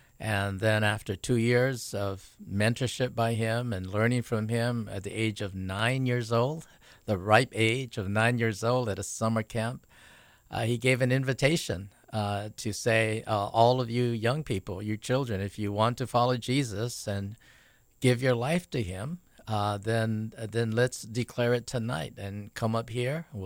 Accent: Honolulu, Hawaii, United States; Well, I grew up in Honolulu, urban Honolulu, in the Makiki area. I grew up there from the time I was kindergarten

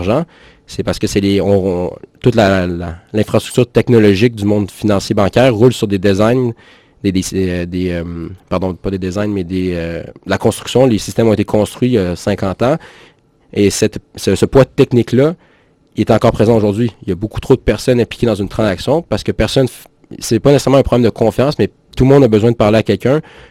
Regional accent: Quebec, Canada; On vient du Québec, les autres, en passant, c'est pour ça qu'on parle français.

